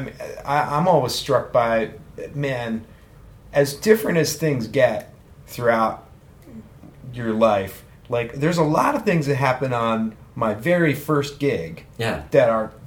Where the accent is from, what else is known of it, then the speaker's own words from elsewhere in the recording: New York City, New York, United States; Yeah, Upper West Side, 110th and Riverside.